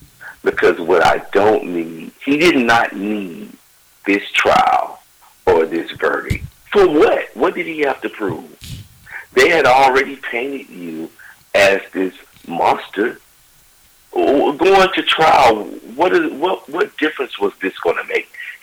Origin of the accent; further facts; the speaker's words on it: Bessemer, Alabama, United States; I grew up in Bessemer, Alabama, and sitting on the projects of a cement floor.